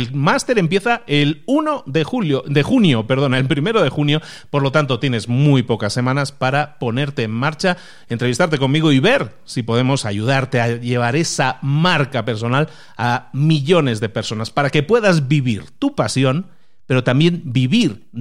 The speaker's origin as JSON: {"language": "Spanish", "country": "Spain", "moved": "yes", "lives_now": "Mexico", "said": "fijaros que soy español, pero llevo ya 15 años o más viviendo en México"}